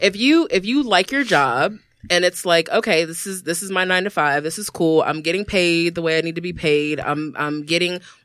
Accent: Maryland, United States; I'm a Montgomery County. I grew up in Montgomery County.

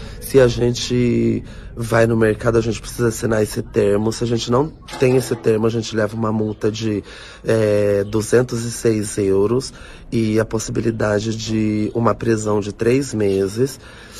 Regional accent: Assis, São Paulo, Brazil; now in Bergamo, Italy; eu sou da cidade de Assis, mas atualmente eu moro aqui na Itália, especificamente na cidade de Bergamo

